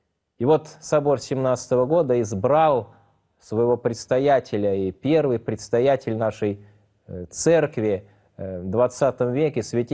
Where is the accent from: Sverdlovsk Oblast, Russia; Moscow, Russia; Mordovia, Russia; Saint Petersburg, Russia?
Saint Petersburg, Russia; Я родился, вырос в Петербурге